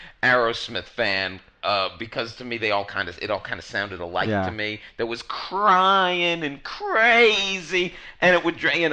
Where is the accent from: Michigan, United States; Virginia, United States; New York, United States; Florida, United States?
New York, United States; now in Los Angeles, United States; It's that the people in the South, unlike the people here in Los Angeles or my hometown of New York, the people of the South have nothing to do, so they vote.